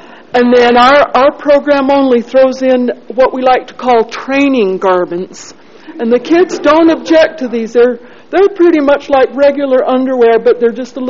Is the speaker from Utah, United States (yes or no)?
yes; Ephraim, Utah, United States; now in Salt Lake City, United States; I grew up in Ephraim. But I've come to Zion. I've lived in Salt Lake.